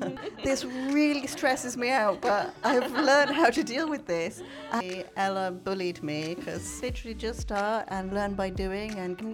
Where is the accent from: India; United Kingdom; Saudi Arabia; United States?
United Kingdom; And I'm from the UK, so.